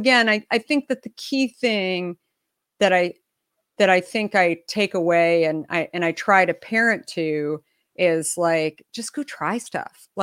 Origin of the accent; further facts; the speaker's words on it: Arizona, United States; also born or lived in Minnesota; I moved from Minnesota when I was really, really little. My dad had this, my dad hated shoveling snow with five kids. And so he said, we're moving to Arizona. And so I always joke that I was an original settler in Arizona